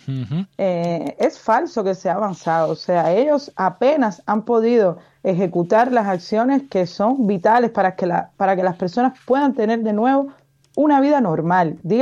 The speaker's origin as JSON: {"language": "Spanish", "country": "Cuba", "said": "que somos los cubanos"}